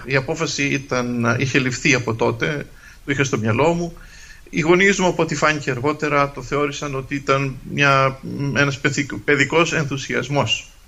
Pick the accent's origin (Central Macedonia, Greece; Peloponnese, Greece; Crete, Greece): Crete, Greece; Οι περισσότεροι μαθητές από το χωριό μου, είχαμε και γυμνάσιο και λύκειο στο χωριό